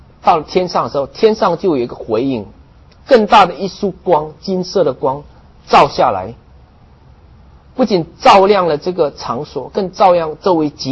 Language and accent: Chinese; China; 当然我作为中国人，我也想说，哦，那中国怎么样呢？